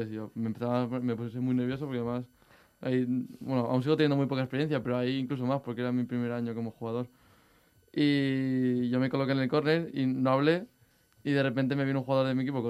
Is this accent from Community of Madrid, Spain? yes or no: no; Valencian Community, Spain; Pues soy de la Comunidad Valenciana